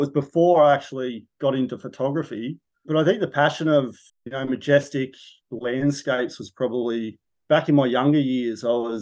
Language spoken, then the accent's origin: English; Jindabyne, New South Wales, Australia; basically I'm from Jindabyne in the Snowy Mountains, and that's the closest town to the New South Wales ski resorts.